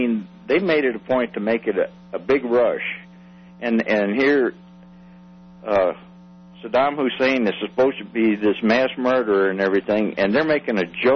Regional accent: Houston, Texas, United States; moved away as an adult; now in Colorado, United States; I'm originally from Texas. I moved up here 4 years ago.

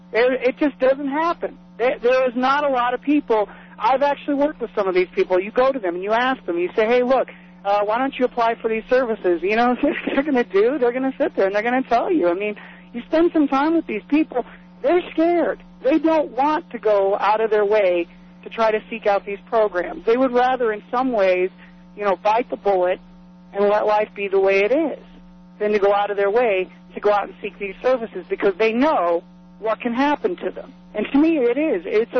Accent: Denver, Colorado, United States; I grew up myself in Western Denver, around the Mile High area, around a lot of people that were illegal immigrants.

